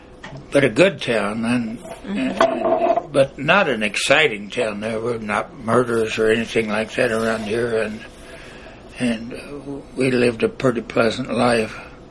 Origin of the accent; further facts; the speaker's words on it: Collinsville, Oklahoma, United States; born there; Where I was born? I was born in Collinsville, Oklahoma, 1916.